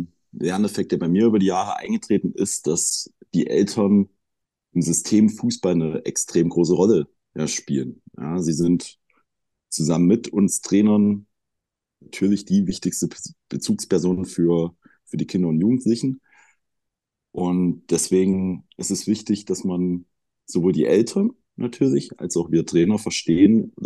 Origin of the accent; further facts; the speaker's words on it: Halle, Saxony-Anhalt, Germany; born there; ist jetzt meine 6. Saison bereits in Halle, bin auch gebürtiger Hallenser